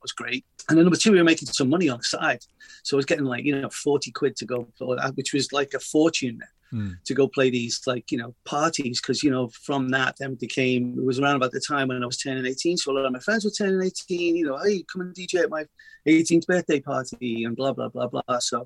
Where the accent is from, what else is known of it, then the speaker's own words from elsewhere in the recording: Liverpool, North West England, United Kingdom; Growing up in Liverpool, you know, I was surrounded by music. There was a musical explosion. I grew up in the 60s, 70s.